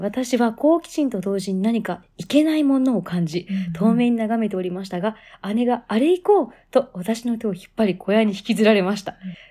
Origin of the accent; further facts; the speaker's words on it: Kitakyushu, Fukuoka, Japan; 私は生まれ育ちが福岡県北九州市で、両親の実家が八幡という町にありました